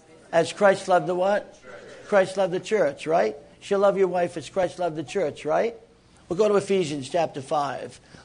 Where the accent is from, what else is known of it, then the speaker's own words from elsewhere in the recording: New England, United States; Where are you folks from? And we said, we're from New England.